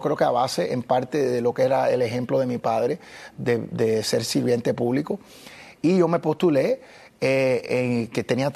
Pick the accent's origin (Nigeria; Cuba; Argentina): Cuba; now in Miami, United States; llegamos a un punto en cual estábamos predominando como cubanos aquí en Miami.